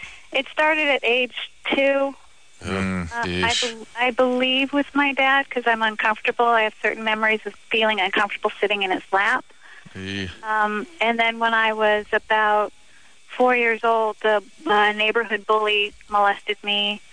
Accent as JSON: {"language": "English", "town": "San Francisco", "region": "California", "country": "United States", "tie": "born or raised there", "said": "San Francisco."}